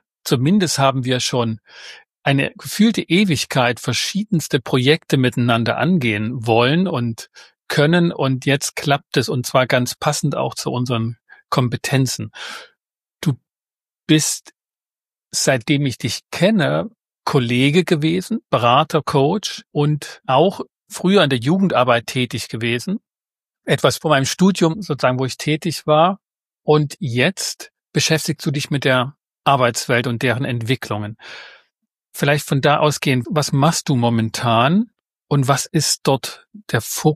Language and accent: German; Leipzig, Saxony, Germany; Als Leipziger bin ich gerade kurz verwirrt